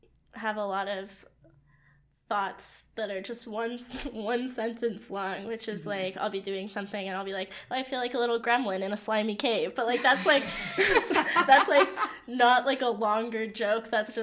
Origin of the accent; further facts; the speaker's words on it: California, United States; So like I'm from California, and my friend Becca goes to UC Davis